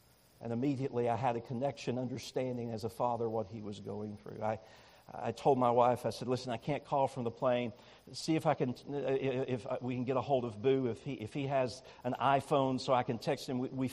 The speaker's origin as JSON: {"language": "English", "region": "Tennessee", "country": "United States", "said": "You see, I'm from East Tennessee. I love Tennessee."}